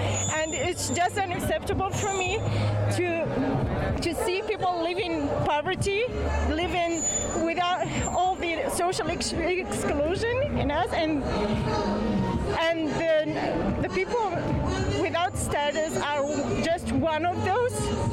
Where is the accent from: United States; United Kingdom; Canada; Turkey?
Canada; Montreal, Quebec; I'm from Montreal.